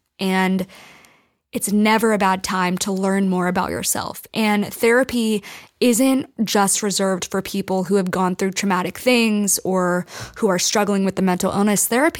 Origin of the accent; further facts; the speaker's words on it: United States; I was and am an American at heart. I speak the American language, eat the American food, listen to the American music. I identify totally with the American culture.